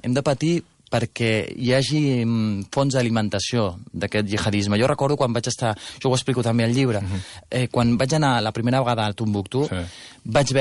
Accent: Barcelona, Catalonia, Spain; jo sóc de Barcelona

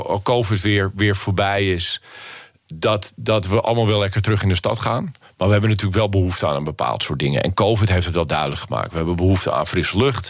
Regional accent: Broek in Waterland, North Holland, Netherlands; now in Amsterdam, Netherlands; Ik ben opgegroeid in Broek en Waterland. Ik mocht het huis uit van mijn moeder op mijn 18e. Nou, ik heb er nog één dag langer over gedaan en ik ben zo snel mogelijk naar Amsterdam gekomen.

